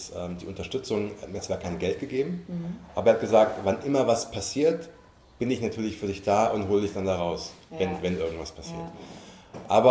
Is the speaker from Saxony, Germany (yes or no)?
no; Frankfurt, Hesse, Germany; ich komme aus Frankfurt